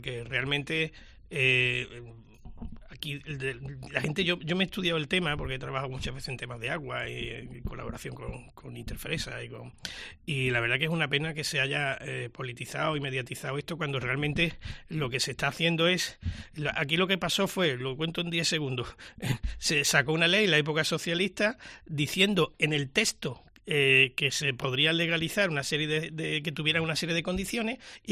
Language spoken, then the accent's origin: Spanish; Andalusia, Spain; los onubenses